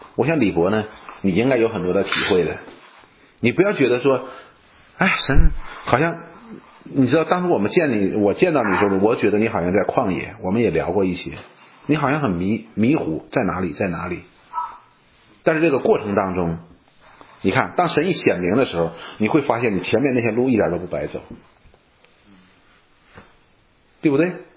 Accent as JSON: {"language": "Chinese", "country": "China", "said": "所以什么叫抗压能力？我们中国人"}